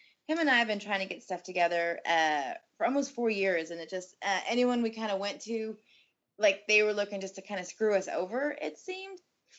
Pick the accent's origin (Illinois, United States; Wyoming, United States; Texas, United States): Texas, United States; Dallas; I'm from Dallas, Texas area.